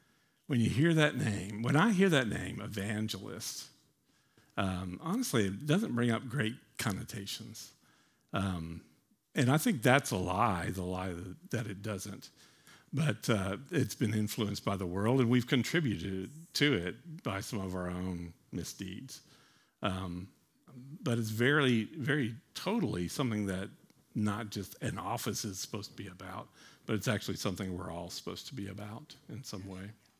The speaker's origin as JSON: {"language": "English", "town": "Huntsville", "region": "Alabama", "country": "United States", "tie": "born or raised there", "said": "So as I said, I'm from Alabama. Grew up there in the 60s and 70s. When I was growing up, grew up in Huntsville."}